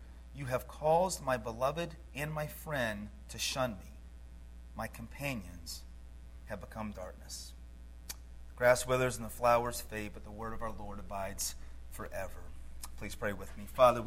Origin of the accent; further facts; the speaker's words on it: Georgia, United States; Growing up in Georgia, one of the things I enjoyed as a boy was the Peanuts cartoons.